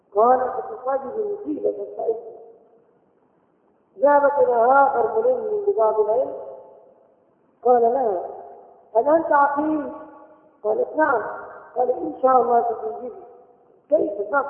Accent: Egypt; لا لينا نحن نقولها كمصريين

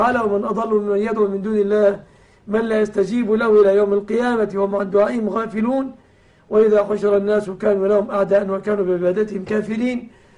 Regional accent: Egypt; كما أسأل الله أن يحفظ بلادنا مصر أمنة مطمئنة وسائر

